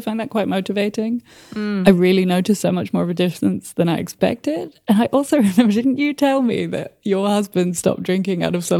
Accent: Spain; I grew up in Spain, as you know, and I was like actively encouraged to drink wine from 12.

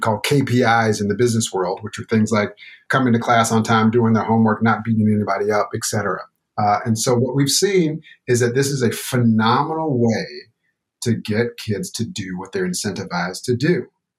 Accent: the South, United States; every kid, I grew up in the South. Southern kids had incentive programs when we were in school

